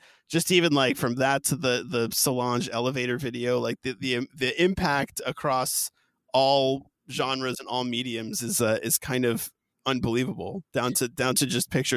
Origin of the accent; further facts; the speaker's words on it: East Coast, United States; I mean, I'm from the East Coast. I'm 36, and so I had you know, I had my, and I talked about it a little bit on the show